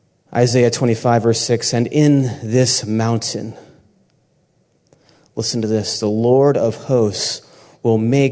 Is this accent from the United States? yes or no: yes; New England, United States; I'm from New England, and my parents taught me, like, you always go to church.